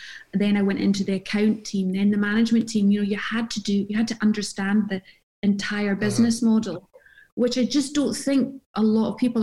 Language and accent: English; Glasgow, Scotland, United Kingdom; when I was growing up in Glasgow